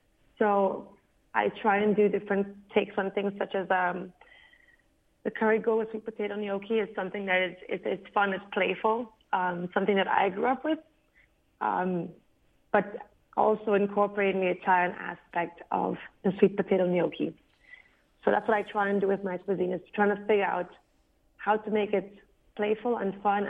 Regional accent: St. Lucia; that's a folk tale that I grew up with in St. Lucia.

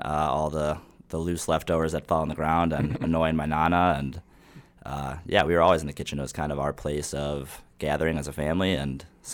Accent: Streamwood, Illinois, United States; also born or lived in Cicero; Cicero, so suburbs, kind of. My family moved out to Streamwood when I was pretty young, though, so northwest suburbs.

